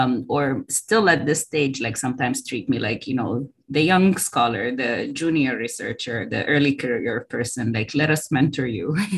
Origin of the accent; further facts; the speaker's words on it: Sudan; born there; I am an African researcher. I was born in Sudan. I still carry a Sudanese passport, but Sudan has not been my lived experience. I haven't lived there myself.